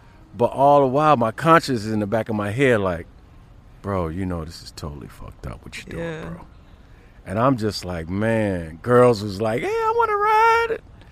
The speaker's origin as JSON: {"language": "English", "town": "Chicago", "region": "Illinois", "country": "United States", "tie": "born or raised there", "said": "We wasn't used to that coming up, growing up in Chicago."}